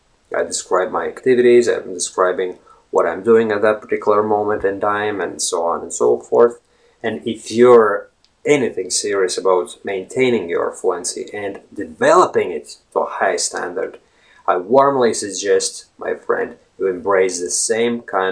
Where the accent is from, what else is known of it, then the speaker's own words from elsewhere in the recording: Latvia; first language Latvian; English is a second language; using either Latvian, which is my native language, or Russian, which is language I also speak, right?